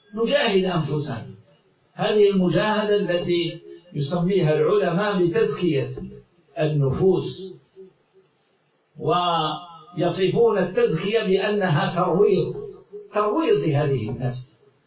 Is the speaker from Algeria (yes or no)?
yes; Algeria; هذا عندنا في الجزائر،